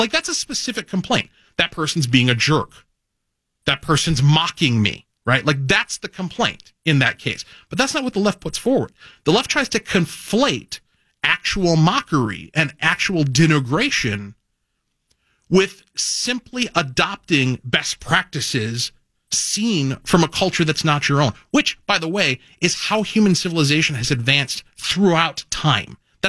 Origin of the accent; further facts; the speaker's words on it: Cottage Grove, Minnesota, United States; I grew up in Cottage Grove, and so I spent a lot of time in Woodbury